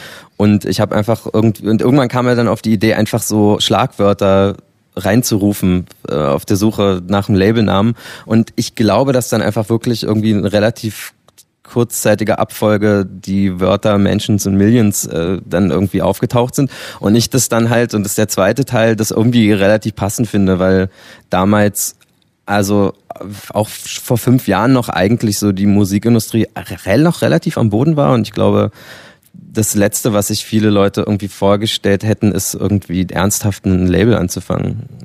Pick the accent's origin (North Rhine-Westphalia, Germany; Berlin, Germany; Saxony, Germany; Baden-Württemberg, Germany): Berlin, Germany; Ich komme aus Lichtenberg, ja. Habe irgendwann mal den Sprung nach Neukölln geschafft.